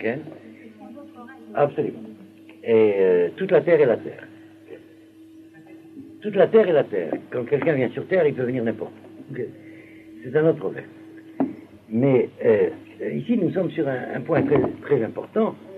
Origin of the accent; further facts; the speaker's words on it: Algeria; Moi, comme vous le savez, je suis originaire d'Algérie, j'étais habitué à un certain paysage, qui est le paysage algérien